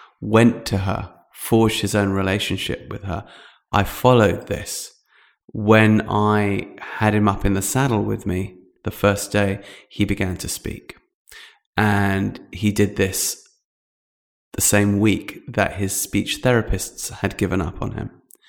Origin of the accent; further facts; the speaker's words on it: London, United Kingdom; my mum is South African, my dad is from Zimbabwe. And although I was born and raised in London, there was this constant flow through of cousins from Africa.